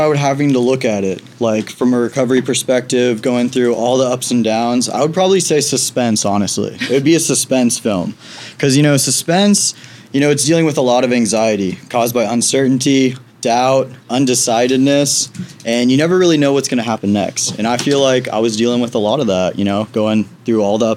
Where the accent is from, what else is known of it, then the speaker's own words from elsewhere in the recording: Duluth, Georgia, United States; now in Chamblee, United States; I'm from Duluth, Georgia. I spent pretty much my whole life growing up in Georgia, and now I'm here in Chamblee with all you guys.